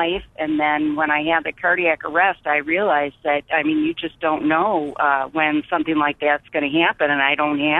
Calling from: Cleveland, Ohio, United States; Hi, I am calling from Cleveland, Ohio.

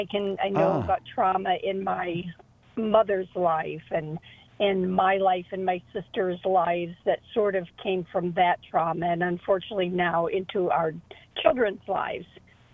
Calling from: Tampa, Florida, United States; I'm from Tampa.

